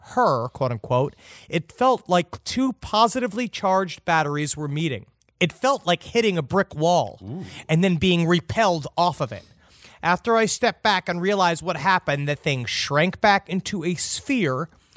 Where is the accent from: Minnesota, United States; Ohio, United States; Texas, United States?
Texas, United States; Houston; I grew up in Houston, Texas. In 2005, Hurricane Katrina hit New Orleans. But before that, it was supposed to level the suburbs of Houston I lived in.